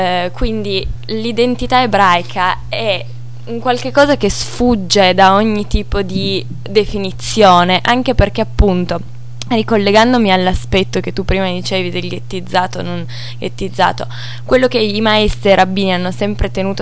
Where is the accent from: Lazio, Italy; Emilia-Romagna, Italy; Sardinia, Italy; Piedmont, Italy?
Piedmont, Italy; Turin; Certo, io da torinese, la famiglia di mio padre è in Italia da prima che ci fosse l'Unità d'Italia